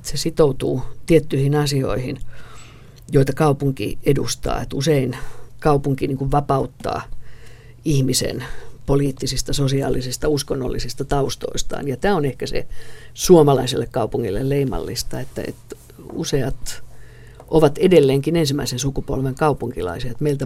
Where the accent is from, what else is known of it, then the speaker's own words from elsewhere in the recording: Helsinki, Uusimaa, Finland; also born or lived in Colombia; itsehän en ole junan tuoma Helsinkiin, vaan Helsingissä asunut sen jälkeen, kun sieltä Kolumbiasta tultiin kotiin 59, niin viettänyt lapsuuteni esikaupungissa Pohjois-Aakassa ja sitten avioliiton myötä Lauttasaaren kautta Kruununhakaan